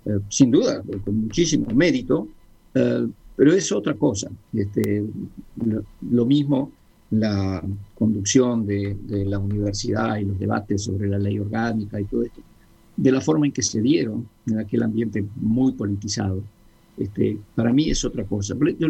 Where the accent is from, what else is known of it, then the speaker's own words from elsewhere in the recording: Uruguay; moved away; yo la verdad es que me fui del Uruguay muy joven para poder participar en tertulias